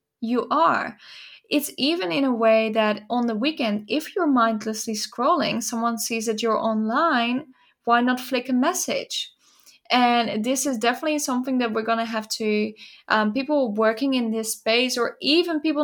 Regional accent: Netherlands; moved away; So growing up in the Netherlands, often there were rainy days.

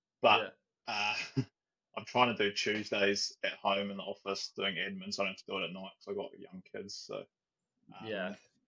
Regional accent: Tauranga, Bay of Plenty, New Zealand; also born or lived in Auckland; I came back to Tauranga from Auckland after being a foreman up there for 8 years. Brought the kids back to Tauranga and different town for where I grew up. I grew up down here.

